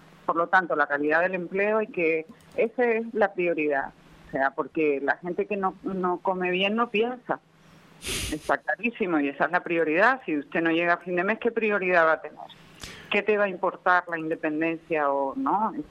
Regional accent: Canary Islands, Spain; Soy una canarias con alas.

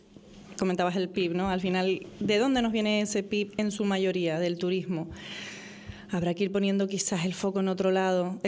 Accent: Canary Islands, Spain; nosotros como canarios podamos seguir viviendo aquí.

